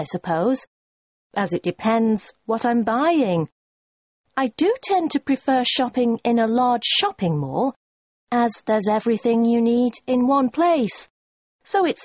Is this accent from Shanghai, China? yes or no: yes; Shanghai, China; English is a second language; now in Guilin, China; Originally, I'm from Shanghai.